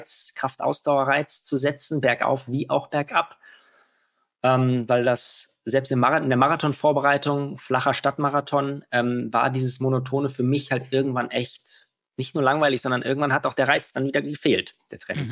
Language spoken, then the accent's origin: German; North Rhine-Westphalia, Germany; Also es war wirklich plattes Land. Da, ich weiß nicht, wer es kennt, Richtung Erftstadt, Düren, die Ecke. Da ist noch nicht Voreifel, das ist offiziell Voreifel, da ist aber kein Hügel und nix.